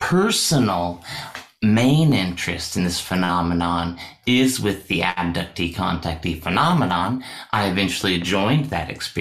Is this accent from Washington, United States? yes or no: yes; Washington, United States; born there; I was born in Washington State.